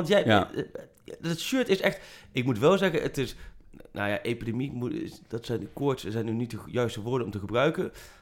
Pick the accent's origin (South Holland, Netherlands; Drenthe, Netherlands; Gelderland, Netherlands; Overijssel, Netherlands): Gelderland, Netherlands; ik kom uit de Achterhoek.